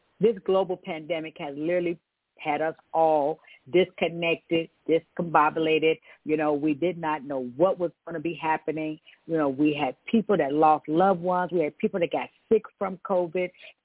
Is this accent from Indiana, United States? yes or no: yes; Gary, Indiana, United States; Northwest Indiana, Gary, Indiana, that is my hometown, GI for life.